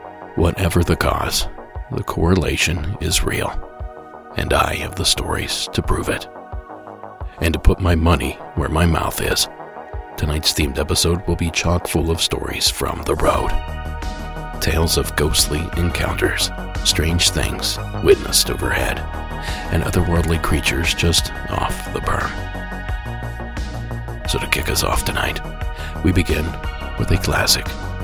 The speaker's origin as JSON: {"language": "English", "region": "Ohio", "country": "United States", "tie": "born or raised there", "said": "I grew up in Ohio. And throughout the state, we have many Amish communities."}